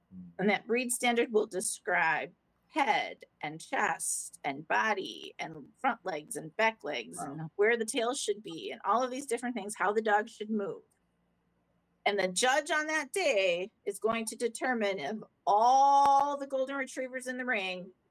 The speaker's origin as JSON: {"language": "English", "town": "New Berlin", "region": "Wisconsin", "country": "United States", "tie": "born or raised there", "also_born_or_lived": "Milwaukee", "lives_now": "Waukesha, United States", "said": "for me, home is New Berlin, because that's where I moved in middle school. So that's home. But yes, I was born in Milwaukee. Moved around a little bit, but I've been in Waukesha for, coming up on 19 years now."}